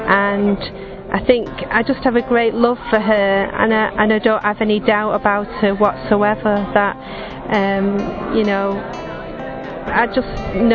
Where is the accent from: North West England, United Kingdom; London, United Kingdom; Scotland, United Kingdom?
North West England, United Kingdom; Manchester; I'm from Manchester.